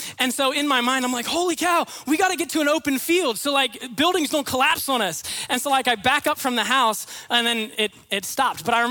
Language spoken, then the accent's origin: English; Virginia, United States; I'm from Virginia originally. And in 2011, an earthquake hit my hometown in the state of Virginia. I was 13 years old